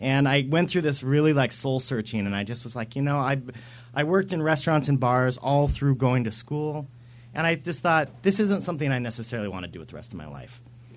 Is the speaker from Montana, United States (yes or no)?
yes; Montana, United States; now in Seattle, United States; When I grew up in Montana, and then I moved to Seattle, because everybody who grows up in Montana moves to Seattle.